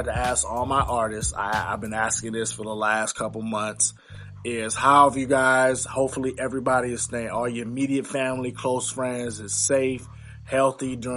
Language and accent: English; Louisiana, United States; You know, I'm from Louisiana